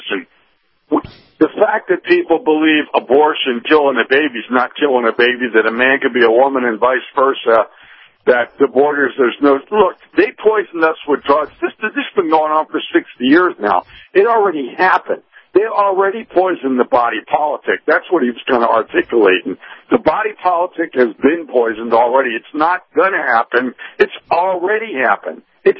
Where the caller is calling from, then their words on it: Clearwater, Florida, United States; Yeah, it's … in Clearwater.